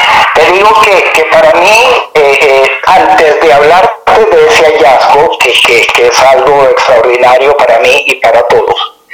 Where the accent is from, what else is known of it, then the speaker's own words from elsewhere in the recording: Venezuela; No, yo soy venezolano.